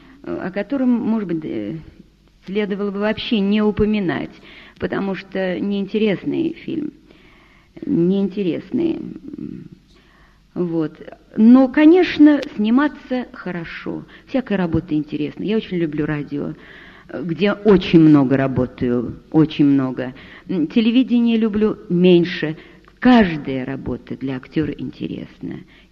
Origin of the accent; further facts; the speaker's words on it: Saint Petersburg, Russia; Вы знаете, значит, я ленинградка, я вам уже говорила.